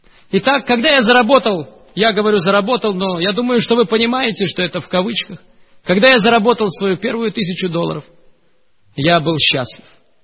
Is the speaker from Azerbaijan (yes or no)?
yes; Baku, Azerbaijan; Я рос и воспитывался на Кавказе, в городе Баку.